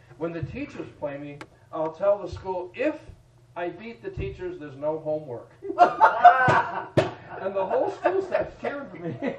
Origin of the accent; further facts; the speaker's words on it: New Hampshire, United States; I have a guy in New Hampshire. Well, I'm in New Hampshire. That's a big deal. Yeah. But it's in my hometown, and he's my tax guy.